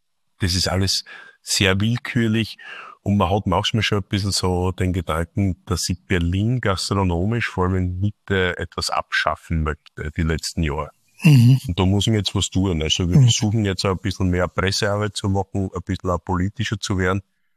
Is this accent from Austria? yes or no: yes; Austria; now in Germany; Nein, ich bin Österreicher, ich trage Österreich in meinem Herz